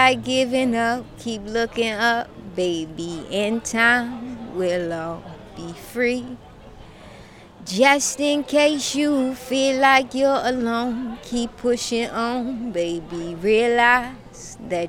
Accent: Baltimore, Maryland, United States; I'm from West Baltimore, a lot of my music is rooted in West Baltimore.

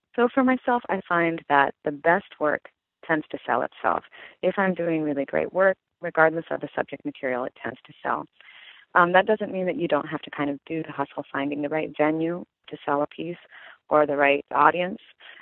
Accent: California, United States; because, again, California is incredibly international. And it's really, again, a way of exploring my hometown, my where I live right now, right?

